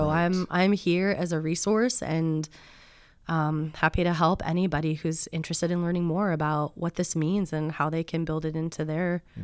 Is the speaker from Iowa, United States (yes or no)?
no; California, United States; I realize I don't have a 510 area code. I'm from the Sonoma County area, so I also work in that market as well.